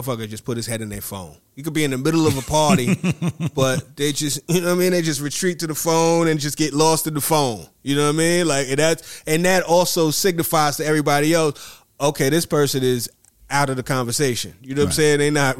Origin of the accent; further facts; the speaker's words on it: Atlanta, Georgia, United States; You from Budapest. I'm from Atlanta.